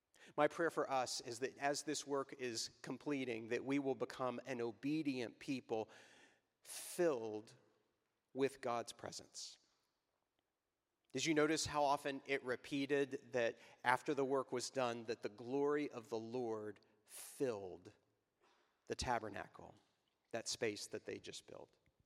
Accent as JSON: {"language": "English", "town": "Waco", "region": "Texas", "country": "United States", "tie": "born or raised there", "said": "You need to understand that my sister and I grew up in Waco, Texas"}